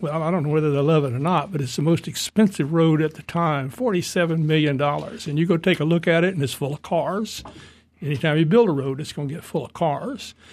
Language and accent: English; Thomasville, Georgia, United States; moved away as an adult; now in Tallahassee, United States; I'm a longtime resident of Tallahassee. I was born in Thomasville, went to schools there, but after the war, I came here to FSU, and for the most part, I've been here all that time.